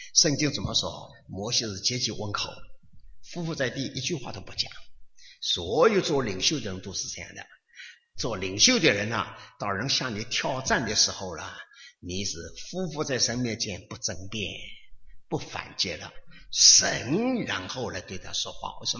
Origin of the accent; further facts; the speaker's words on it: China; 我们是中国人，我是中国人，我要知道我中国的历史。